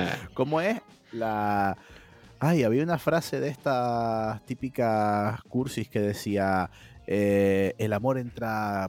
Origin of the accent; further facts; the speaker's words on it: Spain; a nosotros como españoles nos debería de hacer sentirnos orgullosos